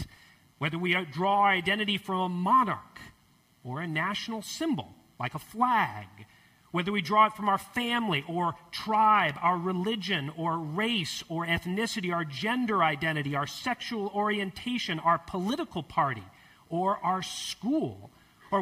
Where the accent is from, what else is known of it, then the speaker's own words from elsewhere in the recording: United States; Now, as an American, I had long been a bit confused by contemporary British monarchy.